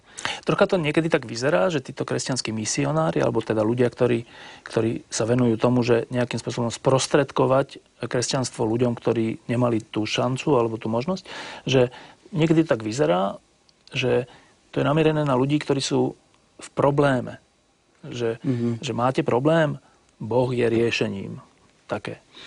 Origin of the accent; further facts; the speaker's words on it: Bratislava, Bratislava Region, Slovakia; ja som vyrastal v Petržalke na dvore, kde neviem, či vôbec niekto chodil do kostola.